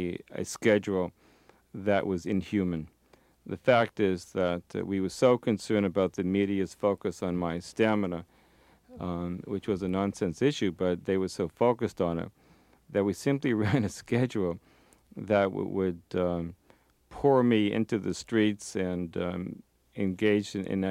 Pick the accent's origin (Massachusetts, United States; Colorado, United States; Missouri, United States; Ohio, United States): Massachusetts, United States; It was Greek. I was from Massachusetts.